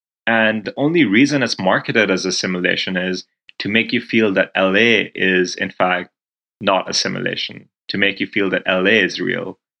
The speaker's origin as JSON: {"language": "English", "country": "Pakistan", "tie": "born or raised there", "lives_now": "United States", "said": "growing up in Pakistan, visiting Libya during the war, then kind of living in this liberal arts college in Vermont where I go to school right now"}